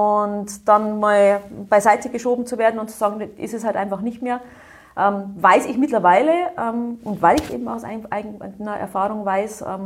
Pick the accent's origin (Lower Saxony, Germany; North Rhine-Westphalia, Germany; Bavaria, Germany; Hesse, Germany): Bavaria, Germany; Ich bin im Bayerischen Wald aufgewachsen, also in durchaus schneesicheren Regionen.